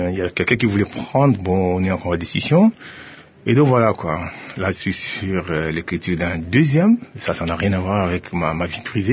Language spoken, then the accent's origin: French; Ouattara, Orientale, DR Congo; born there; je suis né à Ouattara et dans la province orientale, ma province d'origine.